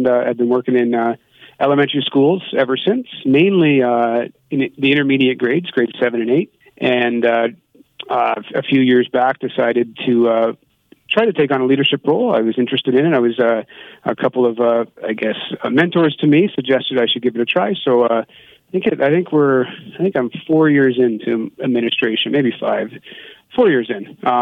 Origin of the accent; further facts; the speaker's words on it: Simcoe, Ontario, Canada; I grew up in Norfolk. I grew up in Simcoe. Moved here when I was in grade 2 and graduated from Simcoe Composite School and then returned after university.